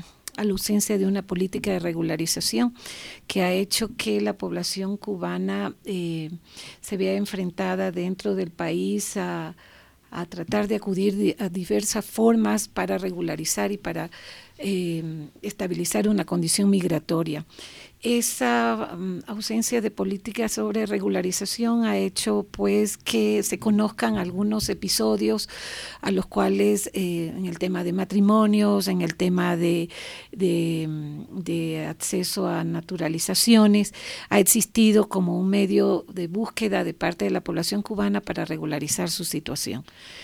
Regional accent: Ecuador; hemos vivido como población ecuatoriana todo el flujo migratorio de ecuatorianos

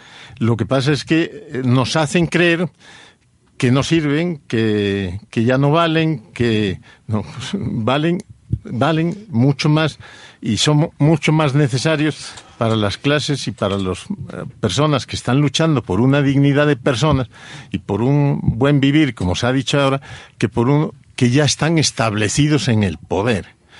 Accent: Peru; en mi país, en el Perú, dicen que hay muchas experiencias populares bonitas y lindas

